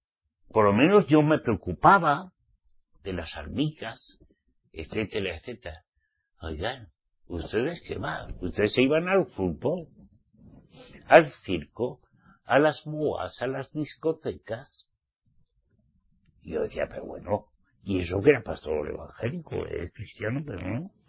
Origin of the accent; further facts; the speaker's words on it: Basque Country, Spain; Yo parecía la Gaceta Norte de mi tierra, como soy vasco, ¿sabes?